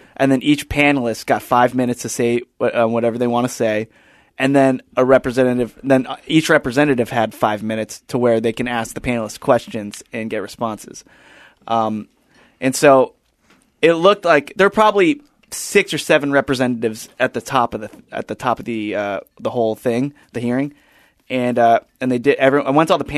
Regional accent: Philippines; And I was like, yeah, I'm Filipino.

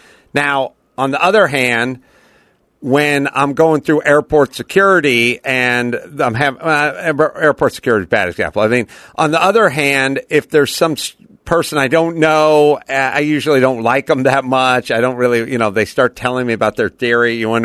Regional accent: California, United States; growing up in the San Fernando Valley, that just means you love yourself some sporting goods, man.

